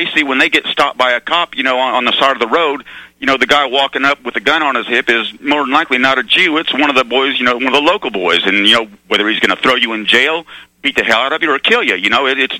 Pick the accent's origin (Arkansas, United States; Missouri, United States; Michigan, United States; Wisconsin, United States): Arkansas, United States; Like I said, I grew up in Arkansas, so I know their whole history.